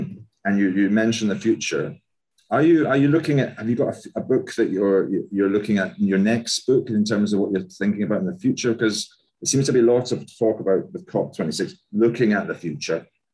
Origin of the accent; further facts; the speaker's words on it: Glasgow, Scotland, United Kingdom; as I'm a Glaswegian from Glasgow, and it's actually in Glasgow